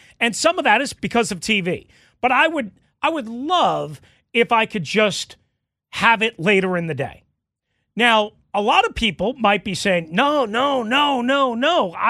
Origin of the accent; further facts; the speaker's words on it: New York, United States; Like, again, I grew up in New York.